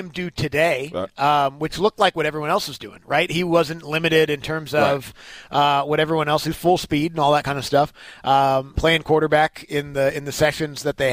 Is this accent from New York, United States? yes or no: no; Seattle, Washington, United States; I'm from Seattle.